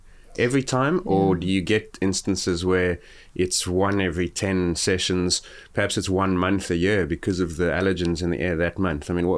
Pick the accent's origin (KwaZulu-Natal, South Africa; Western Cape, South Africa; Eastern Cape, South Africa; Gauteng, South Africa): Gauteng, South Africa; I grew up near Johannesburg where it's considerably colder than Cape Town and warmer than many places you are listening to this.